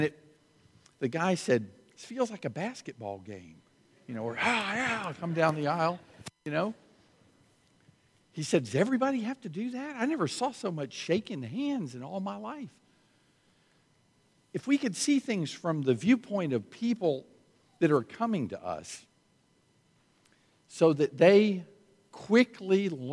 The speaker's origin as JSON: {"language": "English", "region": "Florida", "country": "United States", "tie": "born or raised there", "said": "I grew up in Florida, and we used to have in Florida, when I first started driving, the most annoying automobile inspection stations any state ever created."}